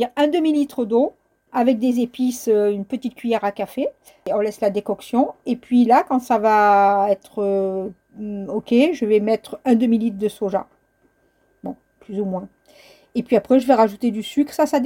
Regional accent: France; en tout cas chez nous en France

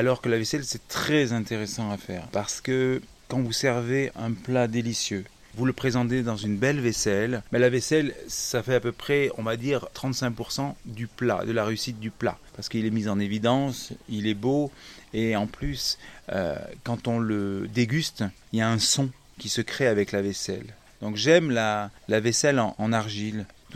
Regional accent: Provence-Alpes-Côte d'Azur, France; Je suis originaire de l'Estérel et il y a de l'argile.

